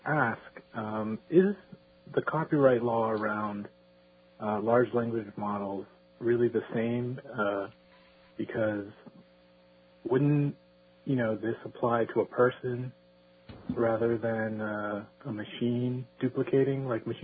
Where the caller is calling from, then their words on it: New Jersey, United States; Good evening. Hey, how you doing? … from New Jersey.